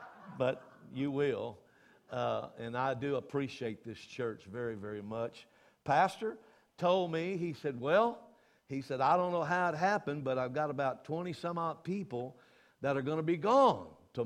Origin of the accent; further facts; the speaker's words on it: Louisiana, United States; now in Texas, United States; I've been in Texas for like 50-something years because my wife kidnapped me from Louisiana. And I'm from Louisiana, but I still have property there.